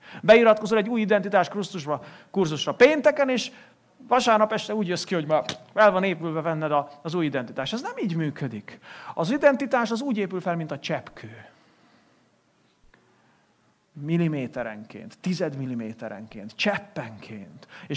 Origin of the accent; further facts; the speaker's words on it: Veszprém, Veszprém County, Hungary; Veszprémi vagyok.